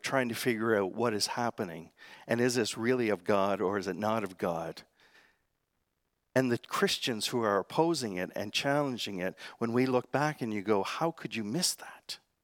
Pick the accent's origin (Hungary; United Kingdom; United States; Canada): Canada; the Maritimes; also born or lived in Prince Edward Island; Now, I grew up in the Maritimes, but I was no seafaring man, all right? I grew up in the city.